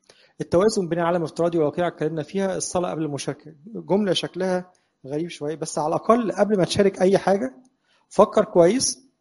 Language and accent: Arabic; Egypt; ممكن يكون حصل ايام الثوره عندنا في مصر بعض الاحداث الغريبه جدا